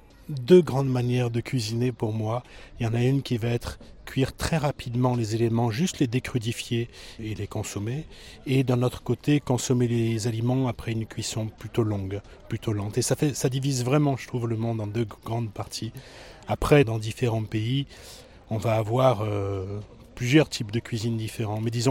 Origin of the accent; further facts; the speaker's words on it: Auvergne-Rhône-Alpes, France; je suis originaire du centre de la France, du Puy-de-Dôme exactement. Je suis sur Grenoble depuis 4 ou 5 ans à peu près.